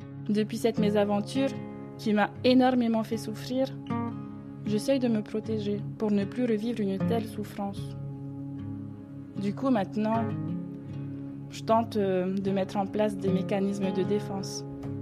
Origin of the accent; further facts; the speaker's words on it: Windward Islands, French Polynesia; J'ai grandi à Tahiti, l'île principale de la Polynésie française. Chez nous, on roule les airs.